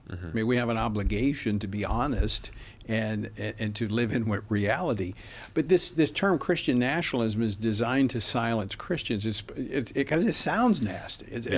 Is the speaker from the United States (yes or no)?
yes; United States; I've traveled the world. I'm glad I'm an American